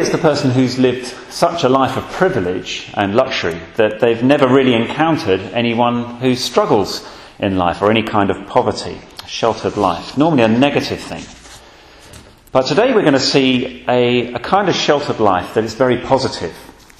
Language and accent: English; London, United Kingdom; I remember as I was growing up in North London, occasionally you'd see houses that still had air raid shelters left over from the war